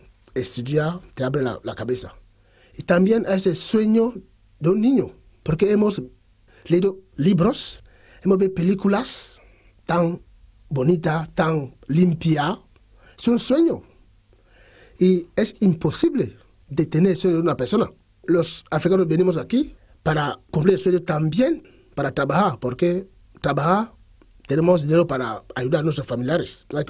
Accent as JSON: {"language": "Spanish", "town": "Douala", "region": "Littoral", "country": "Cameroon", "tie": "born or raised there", "first_language": "Kenya", "second_language": "Spanish", "said": "pero yo nací en Douala, la ciudad más grande de Camerún. Y en mi barrio hablamos primero nuestro dialecto, que es Kenya. Segundo, el pidgin."}